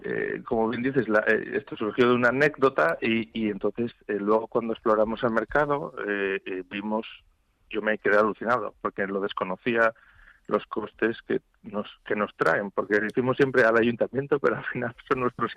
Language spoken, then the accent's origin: Spanish; Asturias, Spain; also born or lived in Madrid; Yo soy asturiano, entonces, aunque viví 3 años en Madrid